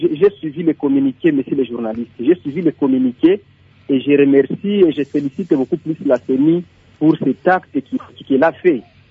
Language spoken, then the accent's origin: French; DR Congo; comme chez nous en RDC